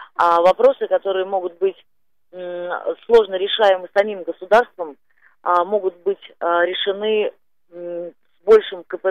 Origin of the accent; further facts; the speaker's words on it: Russia; born there; Потому что я родилась в России, и я не хочу бежать.